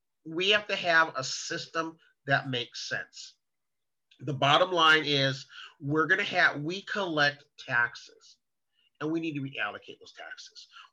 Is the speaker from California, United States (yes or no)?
yes; California, United States; moved away as an adult; I'm 54 years old and I'm a transplant from California, Southern California.